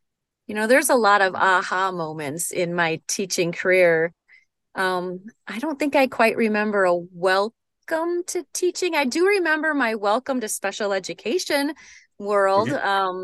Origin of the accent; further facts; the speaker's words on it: Wisconsin, United States; I grew up in Wisconsin, and those of us in the upper Midwest are all too familiar with the long, cold, dark winters.